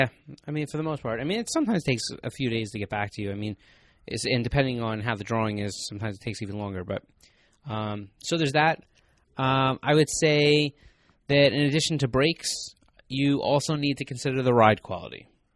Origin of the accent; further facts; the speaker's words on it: New York, United States; We're from New York.